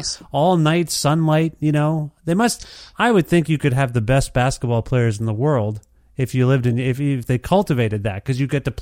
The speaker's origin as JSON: {"language": "English", "country": "Canada", "said": "I'm Canadian."}